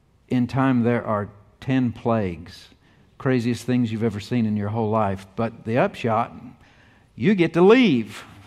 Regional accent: United States; I don't have access to the president as an American, even though I voted for him.

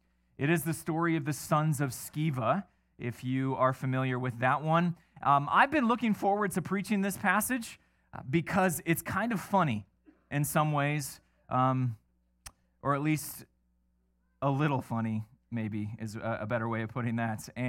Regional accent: Iowa, United States; I was asked to be a part of a group of students starting a Bible study in my hometown. There was basically a juvenile delinquent center. It was a center for troubled youth in our community sent from all over the state of Iowa

